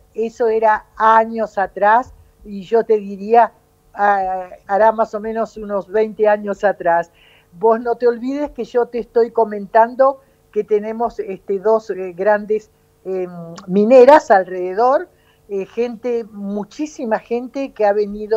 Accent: Perito Moreno, Santa Cruz, Argentina; Mi pueblo hermoso se llama Perito Moreno y está en el noroeste de Santa Cruz.

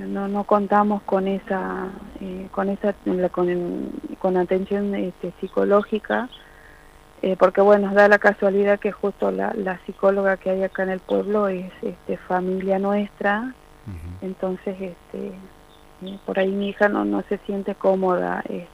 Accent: Apolinario Saravia, Salta, Argentina; Esto, nosotros somos de Apolinario Saravia.

